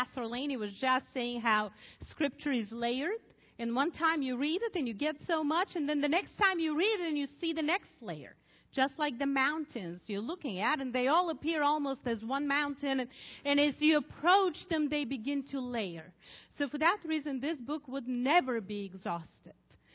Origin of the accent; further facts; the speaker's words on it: Bulgaria; moved away; we are originally from Bulgaria. We grew under the communist regime, and we left as the Berlin Wall fell down